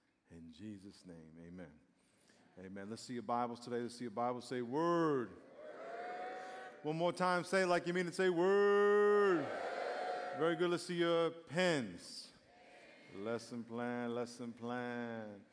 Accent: New York, United States; I grew up in New York

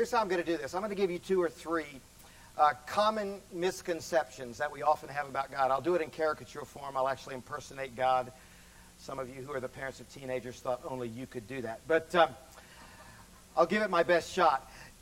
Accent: Atlanta, Georgia, United States; I'm from Atlanta, Georgia. I'm an actor.

